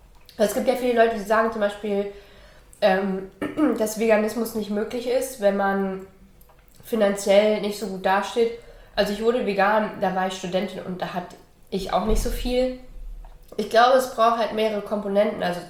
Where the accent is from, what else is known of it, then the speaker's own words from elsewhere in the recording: Hesse, Germany; also born or lived in East Germany; Ich bin im Osten geboren. Und in Westdeutschland, in der Nähe von Frankfurt, aufgewachsen. Bin noch in der DDR geboren und wir sind nach der Wende, da war ich 2 Jahre alt, sind wir in den Westen gegangen.